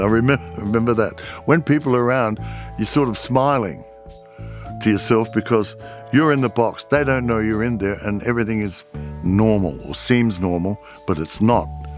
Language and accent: English; Australia; I'm from Australia. We're used to the heat.